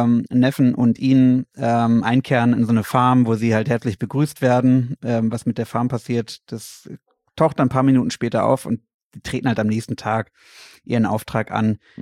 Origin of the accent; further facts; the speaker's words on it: Berlin, Germany; Ich bin ja in Berlin groß geworden.